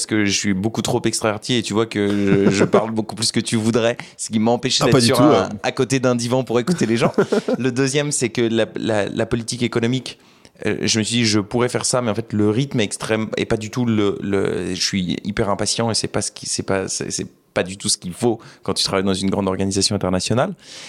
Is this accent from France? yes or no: yes; Beauvais, Hauts-de-France, France; J'ai grandi à Beauvais, tu vois, dans l'Oise. Ma mère est égyptienne, sa famille italienne-libanaise, mon père est français.